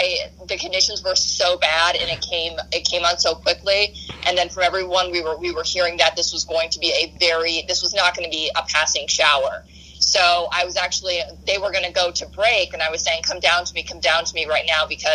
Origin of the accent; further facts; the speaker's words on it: Seattle, Washington, United States; now in Boston, United States; because I'm born and raised in Seattle. I have never seen rain like that in my life.